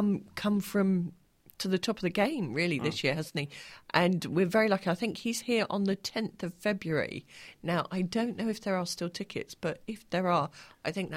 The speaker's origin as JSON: {"language": "English", "town": "Edinburgh", "region": "Scotland", "country": "United Kingdom", "tie": "born or raised there", "also_born_or_lived": "Reading / Plymouth / Liverpool / Leicester", "said": "I was born in Reading and then went to primary school in Scotland, in Edinburgh, and then went down to Plymouth and then lived in Liverpool and Leicester and London and anywhere beginning with L, really."}